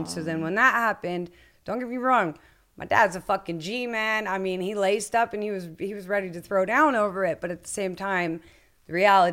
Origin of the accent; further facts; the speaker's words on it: Atlanta, Georgia, United States; also born or lived in Franklin, Tennessee; About 30 minutes north of Atlanta is where I came from.